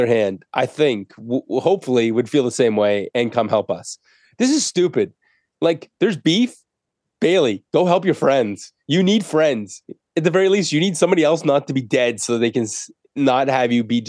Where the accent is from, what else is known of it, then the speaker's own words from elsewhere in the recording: Canada; We're Canadian.